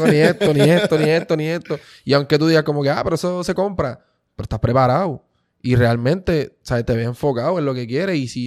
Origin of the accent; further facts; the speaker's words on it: Puerto Rico; papi, yo soy bien puertorriqueño